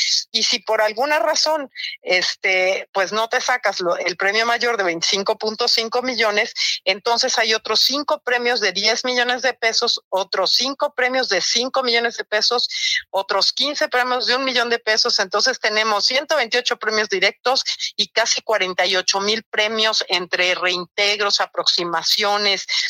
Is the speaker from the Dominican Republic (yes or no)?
no; Mexico; enviar un poquito de nuestro amor como mexicanos a nuestros paisanos